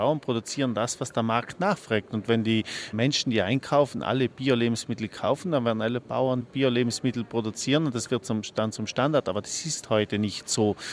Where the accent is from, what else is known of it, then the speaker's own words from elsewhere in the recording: Trentino-Alto Adige, Italy; Naja, ich komme zum Beispiel aus Südtirol, wir machen das flächendeckend in der gesamten Landwirtschaft.